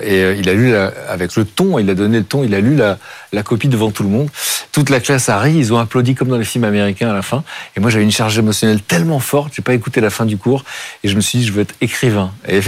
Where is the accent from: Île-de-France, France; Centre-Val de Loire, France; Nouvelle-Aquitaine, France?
Nouvelle-Aquitaine, France; Pau; born there; En fait, je suis né, mais je connais pas Pau. Mais voilà